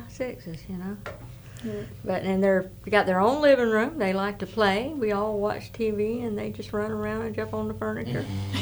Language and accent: English; Alabama, United States; I am from Alabama.